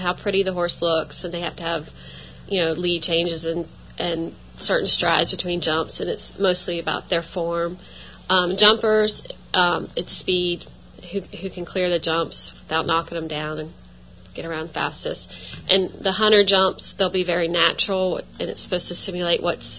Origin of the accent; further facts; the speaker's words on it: Maryland, United States; now in Kentucky, United States; I'm originally from Maryland.